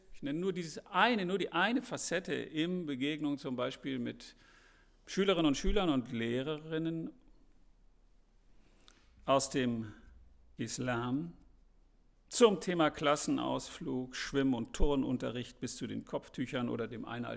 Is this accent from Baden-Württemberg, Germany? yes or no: no; Hamburg, Germany; Und ich komme aus Hamburg